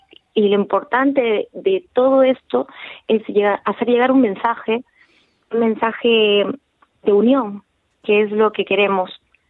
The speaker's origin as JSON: {"language": "Spanish", "town": "Casar de Cáceres", "region": "Extremadura", "country": "Spain", "tie": "born or raised there", "said": "yo feliz porque el Casar de Cáceres es mi pueblo y mi gente"}